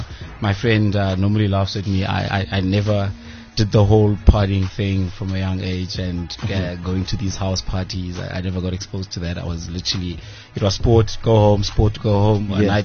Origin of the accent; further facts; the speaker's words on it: Middelburg, Mpumalanga, South Africa; I came from Mpumalanga, so moving up here, after second, third year, my mom and my dad separated, and my mom moved. We used to stay in the Lani area of town in Mpumalanga, in Middelburg.